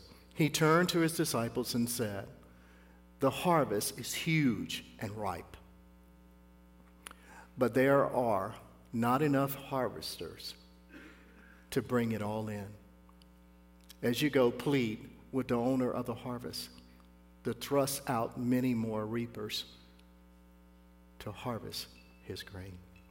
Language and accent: English; the South, United States; my amazing background as a black man growing up in the South